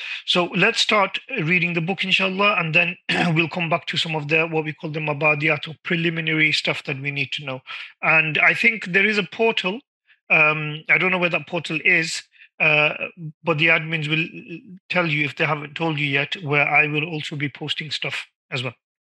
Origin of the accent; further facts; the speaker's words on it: Oldham, North West England, United Kingdom; I am originally from Oldham, Greater Manchester. I did my Alimiyah in Darulum, Birmingham, Coventry Road, and then Darulum Bury, graduated in year 2000.